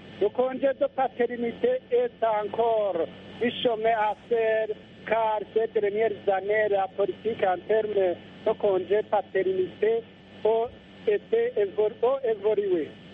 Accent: Burundi; Chez nous au Burundi, le congé de maternité est accordé du droit pour les femmes fonctionnaires à l'occasion de son accouchement.

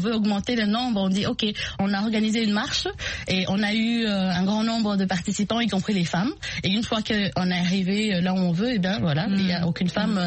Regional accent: DR Congo; chez moi, en République démocratique du Congo

